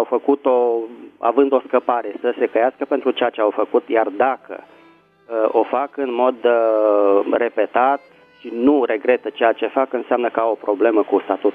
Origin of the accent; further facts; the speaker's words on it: Bucharest, Romania; din București.